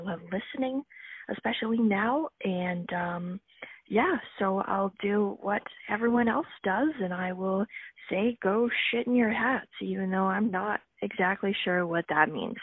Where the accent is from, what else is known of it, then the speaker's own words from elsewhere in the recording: Ontario, Canada; I am from Ontario, and I've really been enjoying listening to your episodes.